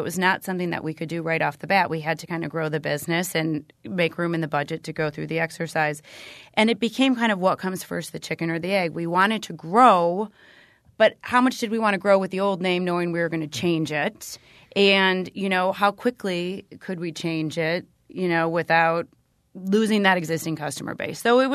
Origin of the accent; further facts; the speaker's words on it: Milwaukee, Wisconsin, United States; We're born and raised in Milwaukee. We wanted to stay here. We had strong roots here.